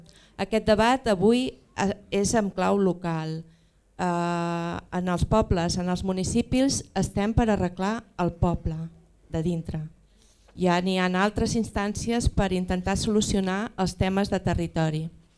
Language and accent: Catalan; Catalonia, Spain; Soc catalana